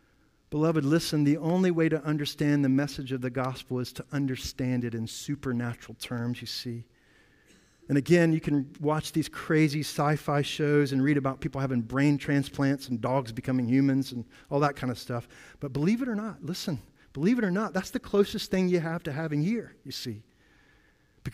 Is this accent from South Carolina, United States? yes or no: yes; South Carolina, United States; I'm from South Carolina, and I like barbecue.